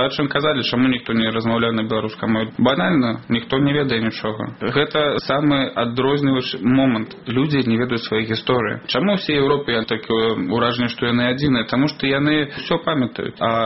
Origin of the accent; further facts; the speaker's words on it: Belarus; Я завжди був білорусом, представляв тільки Білорусь